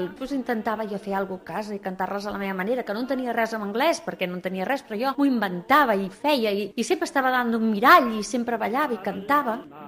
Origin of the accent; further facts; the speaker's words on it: El Masnou, Catalonia, Spain; soc del Masnou, tinc 63 anys.